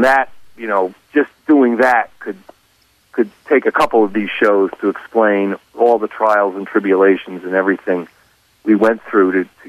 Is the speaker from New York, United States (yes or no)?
yes; New York City, New York, United States; I really wanted to get a radio station in a major metropolitan area like my hometown of New York City.